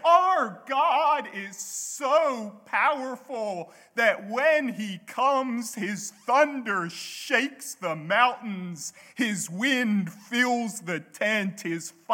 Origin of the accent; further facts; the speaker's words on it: the South, United States; now in Australia; As I'm sure you can tell, I'm not an Aussie. I grew up in America. I grew up in the deep south.